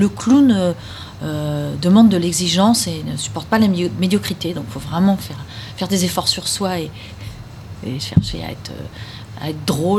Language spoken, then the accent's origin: French; France; Nous, les Français, on est des Latins quand même si on se sent peut-être les moins latins des Latins.